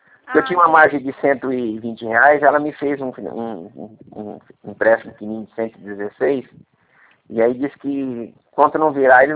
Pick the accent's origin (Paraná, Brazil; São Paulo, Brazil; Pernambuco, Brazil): São Paulo, Brazil; Presidente Prudente; E eu sou aqui de Prudente.